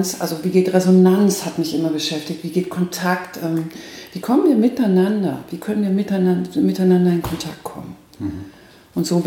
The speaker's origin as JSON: {"language": "German", "town": "Nuremberg", "region": "Bavaria", "country": "Germany", "lives_now": "Bielefeld, Germany", "said": "Ursprünglich komme ich aus dem Frankenland. Also ich könnte jetzt sozusagen an der Christkindl-Wahl könnte ich jetzt teilnehmen. Es dürfen nämlich nur gebürtige Nürnbergerinnen. Mhm. Bin aber weggegangen, weil ich bin im Studium und lebe jetzt in Bielefeld"}